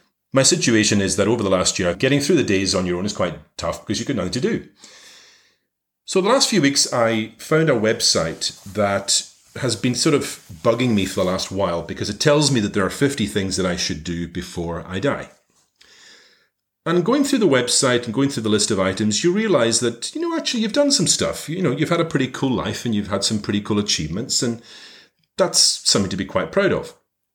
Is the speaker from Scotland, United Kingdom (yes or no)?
yes; Shawbost, Scotland, United Kingdom; I'm originally from the Western Isles of Scotland. I'm from a small village called Shawbust in the Isle of Lewis.